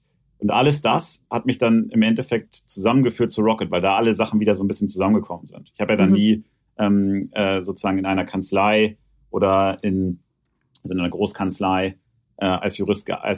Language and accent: German; Hanover, Lower Saxony, Germany; born there; ich komme ja gebürtig aus Hannover